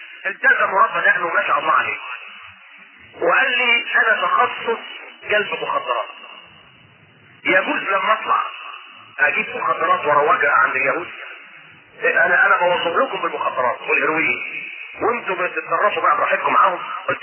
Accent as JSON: {"language": "Arabic", "country": "Egypt", "said": "ومن قبله سليمان خاطر ومن قبله ايضا كان عندنا في مصر"}